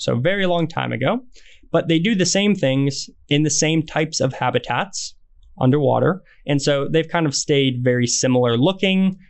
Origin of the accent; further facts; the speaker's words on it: Pittsburgh, Pennsylvania, United States; they've kind of always been just an animal that's throughout my area where I grew up around Pittsburgh.